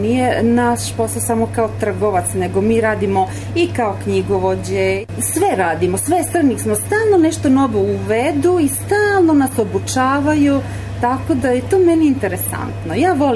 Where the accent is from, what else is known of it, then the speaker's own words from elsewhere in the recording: Šid, Vojvodina, Serbia; born there; iz Šida sam rođena, sam u Šidu i za nju brinem